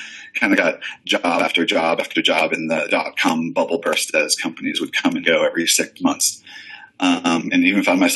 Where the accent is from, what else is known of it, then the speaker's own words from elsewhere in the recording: Boston, Massachusetts, United States; Yeah, so I'm from the East Coast, Boston area originally.